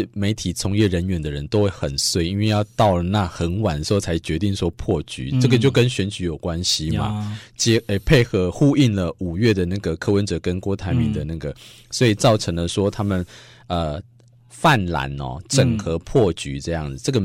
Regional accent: Taiwan; 我体会是说为什么我们台湾人那么爱排队

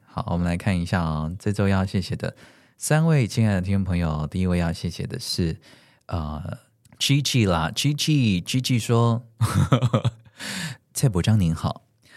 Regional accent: Taiwan; 因为就像你说的，我们身为台湾人

